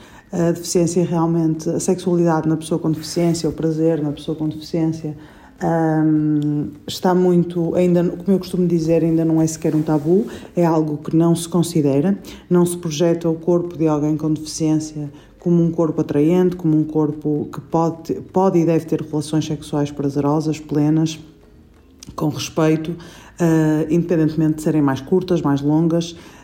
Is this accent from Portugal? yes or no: yes; Porto, Norte, Portugal; tenho 33 anos, sou do Porto, sou nutricionista